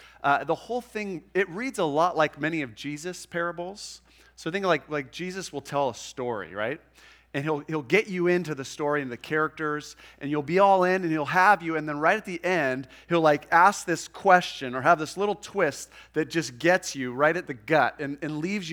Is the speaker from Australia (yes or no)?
no; United States; but as an American, it feels like we have more and more enemies.